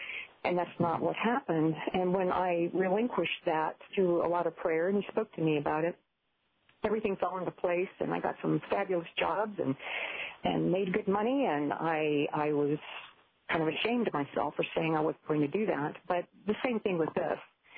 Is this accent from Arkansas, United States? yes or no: yes; Hot Springs, Arkansas, United States; born there; Now, I was born in Arkansas. I was born in Hot Springs while my dad was in the Korean War.